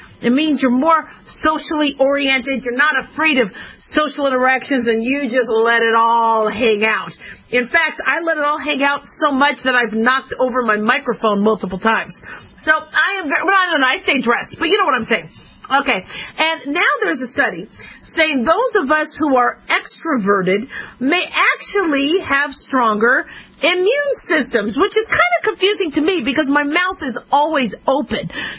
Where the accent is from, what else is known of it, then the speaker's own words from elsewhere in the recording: Las Vegas, Nevada, United States; Remember, I grew up in Las Vegas. I miss the strip.